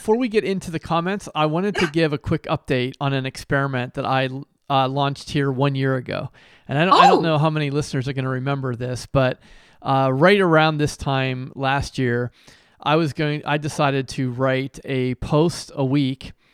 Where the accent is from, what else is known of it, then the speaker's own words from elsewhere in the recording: Monroeville, Pennsylvania, United States; Shout out Monroeville, PA, my hometown.